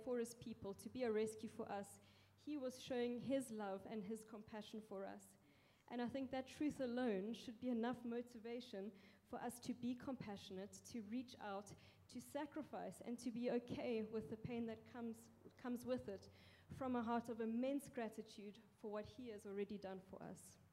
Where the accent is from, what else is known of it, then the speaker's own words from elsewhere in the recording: South Africa; I grew up in South Africa. We were a family of 7, 5 kids.